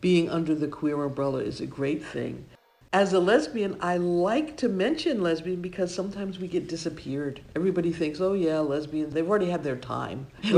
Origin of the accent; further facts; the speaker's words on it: Boston, Massachusetts, United States; also born or lived in New York; now in San Francisco, United States; I'm originally from Boston. I lived in New York for years, but I've been in San Francisco Bay Area for about 25 years now.